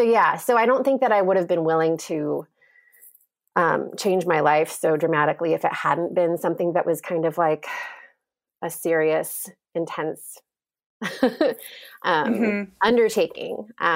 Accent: Indiana, United States; and I'm originally from Indiana, and that's the home of Capriol Farm, which is like a very well-known goat dairy.

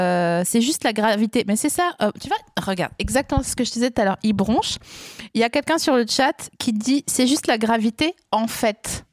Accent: Grand Est, France; Après moi j'ai rien à voir là-dedans, je viens des Vosges hein

